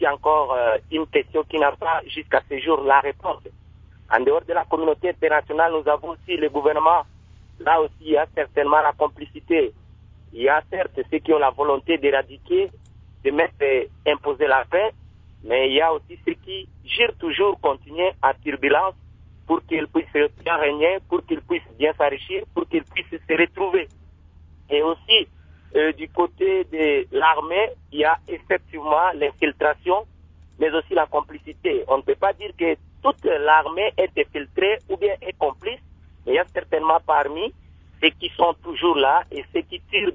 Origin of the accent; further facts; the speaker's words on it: DR Congo; est au chez nous, en République démocratique du Congo.